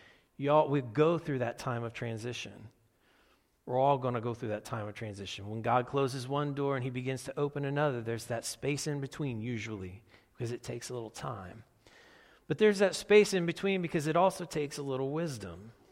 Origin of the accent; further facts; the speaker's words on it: Hicksville, United States; and I grew up in Hicksville, so we're driving down 18.